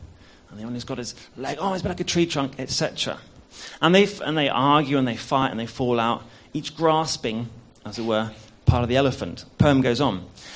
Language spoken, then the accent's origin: English; South West England, United Kingdom; I'm not from a Christian background. I grew up in Somerset.